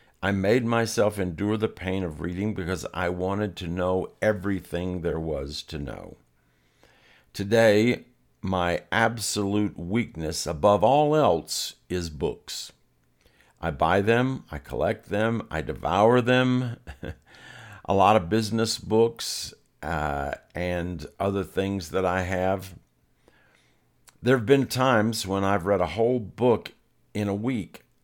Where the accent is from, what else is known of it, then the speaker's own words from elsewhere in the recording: Greenville, United States; we only had two stations that we could get on TV when I was growing up in Greenville.